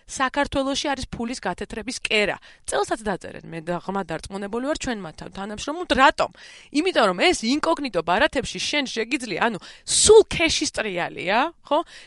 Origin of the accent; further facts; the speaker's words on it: Guria, Georgia; მე გურული ვარ მე თვითონ.